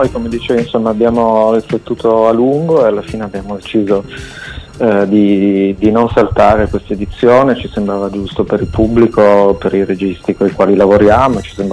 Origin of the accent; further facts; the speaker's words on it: Turin, Piedmont, Italy; che comunque sono di Torino, quindi devo arrivarci fino in Sardegna